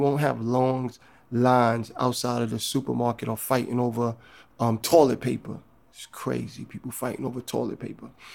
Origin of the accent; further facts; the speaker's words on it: Harlem, New York, United States; I'm an actor from Harlem.